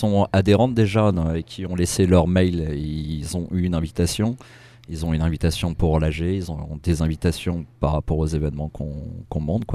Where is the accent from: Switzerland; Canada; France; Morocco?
France; Dunkirk, Hauts-de-France; J'habite à Lucandiwa, mais je viens de Dunkerque